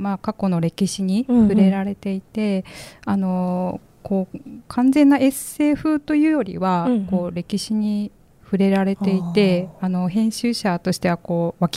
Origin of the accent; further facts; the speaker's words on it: Ehime, Japan; accent: Iyo dialect; あ、私は愛媛の出身です。